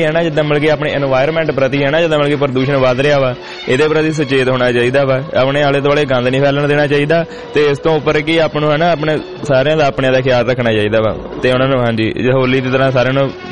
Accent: Khosa, Punjab, India; ਪਿੰਡ ਖੋਸਾ ਜੀ

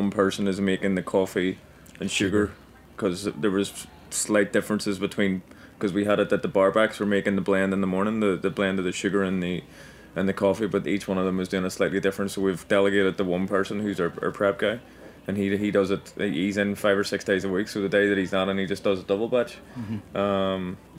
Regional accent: Northern Ireland, United Kingdom; so obviously we're from Antrim.

